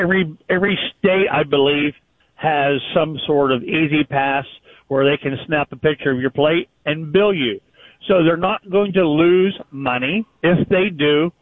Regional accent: Pennsylvania, United States; Well, and I am from Pennsylvania. I live in Pennsylvania, but I travel all over.

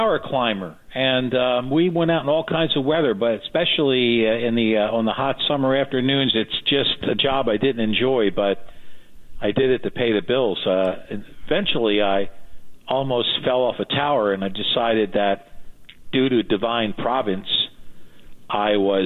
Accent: Fort Lauderdale, Florida, United States; No, I grew up in Fort Lauderdale.

